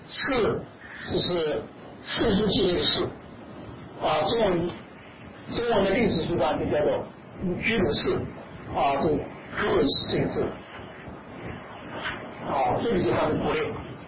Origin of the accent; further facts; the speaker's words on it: China; 好像我们中国人都叫汉族啊，汉族，但是我们国都是在北京。